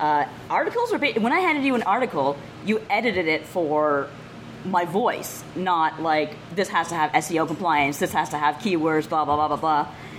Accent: Canada; I'm from Canada. One of the funniest differences between Canada and America is that our bank systems are so different.

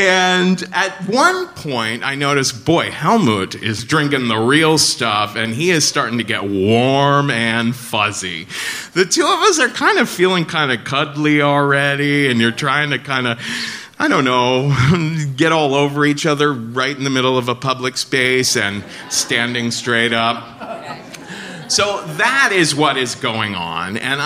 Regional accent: Cincinnati, Ohio, United States; I'm from Cincinnati, so that was a little bit of a dig.

